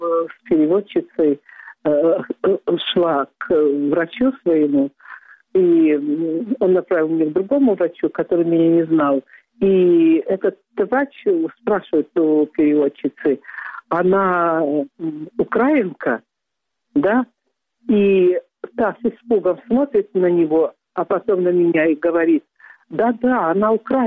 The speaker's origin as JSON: {"language": "Russian", "country": "Belarus", "said": "у меня отец белорус, а мать украинка, и я сама из Белоруссии"}